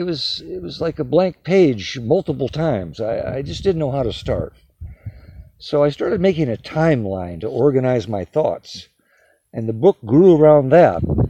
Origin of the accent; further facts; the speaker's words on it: North Dakota, United States; also born or lived in Omaha, Nebraska; Well, I'm a product of the American, great American Midwest. I had my childhood years in North Dakota, went to high school and college in Omaha, Nebraska